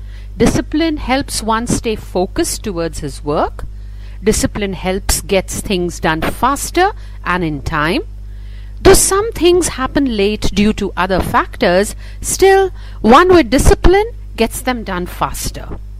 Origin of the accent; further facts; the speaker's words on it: Mashhad, Razavi Khorasan, Iran; I fell in love with the stars when I was a young girl growing up in the Iranian city of Mashhad, where I would sleep out in the open during summer